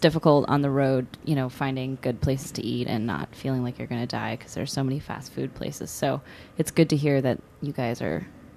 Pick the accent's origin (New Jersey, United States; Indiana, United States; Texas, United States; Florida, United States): Texas, United States; Austin; I'm from Austin, so I'm incredibly biased